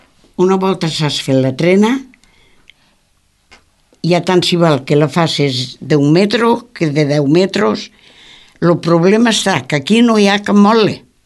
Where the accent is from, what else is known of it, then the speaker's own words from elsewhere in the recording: Catalonia, Spain; Som catalans.